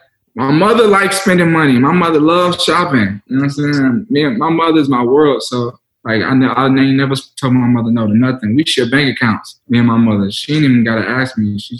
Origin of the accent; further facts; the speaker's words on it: Cobb, Georgia, United States; I'm from Cobb. I tend to always go through my old town.